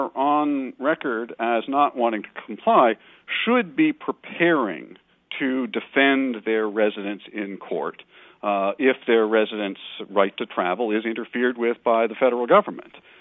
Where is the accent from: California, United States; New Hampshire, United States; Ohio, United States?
California, United States; Now, for example, I'm from California.